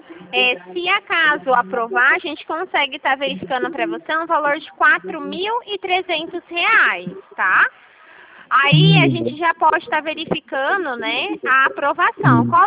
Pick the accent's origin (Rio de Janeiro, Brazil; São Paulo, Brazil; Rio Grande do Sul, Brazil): São Paulo, Brazil; Dracena; Eu sou daqui de Dracena